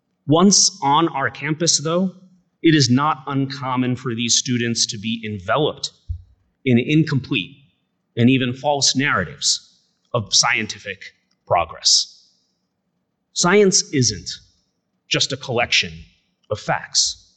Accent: India; now in United States; I don't need football to feel American today. I know that I'm American and that I'm Indian. And I'm very proud of both. But I will never forget that as a little brown kid with an accent trying to find his place

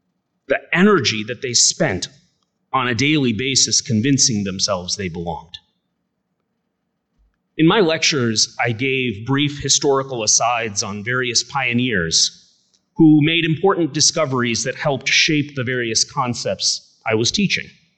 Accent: India; now in United States; I don't need football to feel American today. I know that I'm American and that I'm Indian. And I'm very proud of both. But I will never forget that as a little brown kid with an accent trying to find his place

